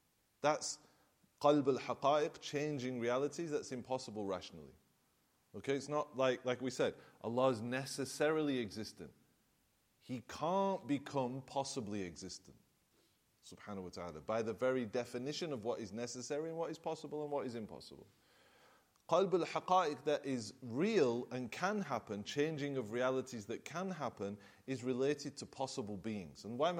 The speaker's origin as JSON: {"language": "English", "town": "Blackburn", "region": "North West England", "country": "United Kingdom", "said": "So I'm new in Damascus, right? I'm from Blackburn, I'm from here."}